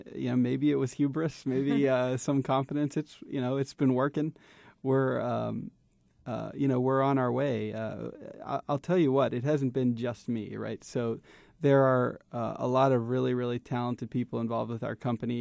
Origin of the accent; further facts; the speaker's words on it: Baltimore, Maryland, United States; My mother is from Puerto Rico, I grew up here in Baltimore